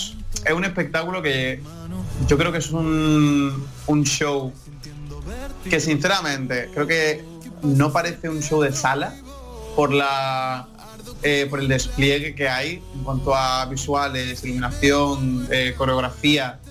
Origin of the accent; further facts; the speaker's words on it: Armilla, Andalusia, Spain; hay unos perfiles muy urbanos y muy indie en Granada, y también justo Armilla, que es mi pueblo